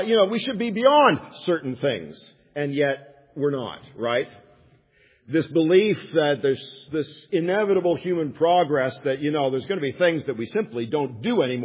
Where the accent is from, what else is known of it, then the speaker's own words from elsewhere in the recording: Barrie, Ontario, Canada; born there; I was born in Barrie, Ontario, yada, yada, yada.